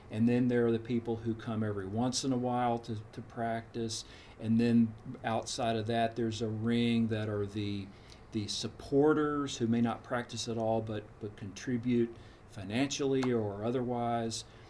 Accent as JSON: {"language": "English", "town": "Nashville", "region": "Tennessee", "country": "United States", "tie": "born or raised there", "said": "I grew up in Nashville, Tennessee. I left when I went to grad school, but I was there for my childhood."}